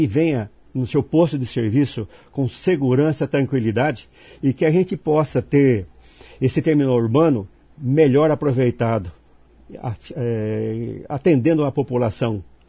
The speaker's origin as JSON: {"language": "Portuguese", "region": "Paraná", "country": "Brazil", "tie": "born or raised there", "said": "Desde quando eu nasci lá no Pinguim, fica perto aqui, aliás, eu nasci em Sabáudia, morei no Pinguim desde um ano de idade. Viemos para o Jardim Alvorada"}